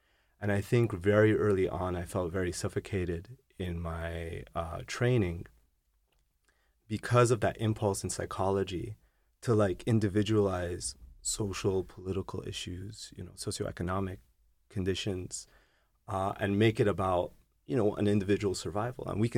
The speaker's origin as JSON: {"language": "English", "country": "Germany", "tie": "born or raised there", "also_born_or_lived": "Canada", "said": "So I was born in Canada. I grew up in Germany, you know"}